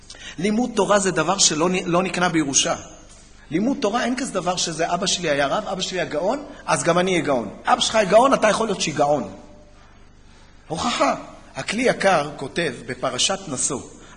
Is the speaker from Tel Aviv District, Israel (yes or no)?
yes; Tel Aviv, Tel Aviv District, Israel; כשאני הייתי ילד גרנו בתל אביב, אני גדלתי בשכונת התקווה, ולמדתי בבית ספר ביד אליהו